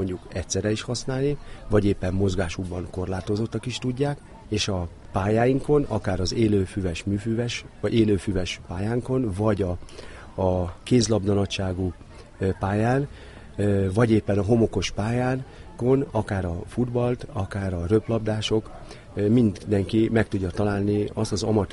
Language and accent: Hungarian; Lake Balaton, Hungary; mivel én ide születtem a Balatonra, ami azt jelenti, hogy nem érdem itt élnem